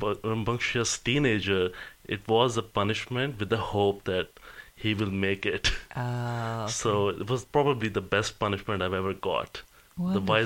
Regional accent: Pakistan; English is a second language; I'm originally from Pakistan.

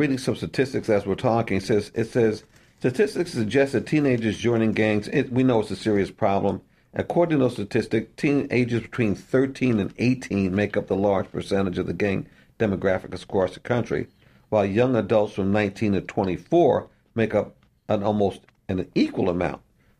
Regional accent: New York, United States; Okay, I'm from New York, so I'll let you know. It's New York, all right?

